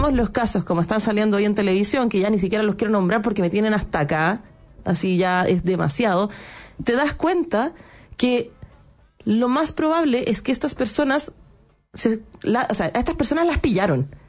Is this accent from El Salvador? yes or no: no; Chile; nosotros como chilenos, en general, transgredemos constantemente los límites del otro